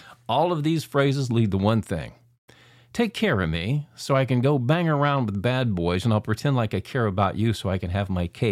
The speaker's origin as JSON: {"language": "English", "region": "Pennsylvania", "country": "United States", "tie": "born or raised there", "lives_now": "Los Angeles, United States", "said": "Well, Jack, I guess you don't know that I grew up near Pittsburgh, close to where you're at in Mount Lebanon."}